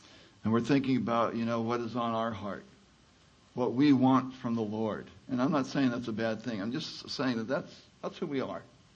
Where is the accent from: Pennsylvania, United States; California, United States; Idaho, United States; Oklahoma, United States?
California, United States; now in Midlothian, United States; And I'm from California, but I live in Midlothian, Virginia.